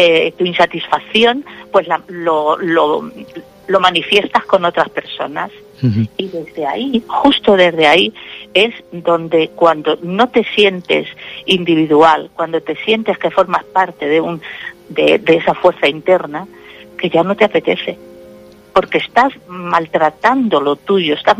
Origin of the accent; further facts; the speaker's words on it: Alcázar de San Juan, Castilla-La Mancha, Spain; now in Alicante, Spain; Yo en el año 72, mi familia nos tuvimos que venir a Alicante. Yo soy de Alcázar de San Juan, porque no había y había que salir. Entonces salimos, nos vinimos aquí.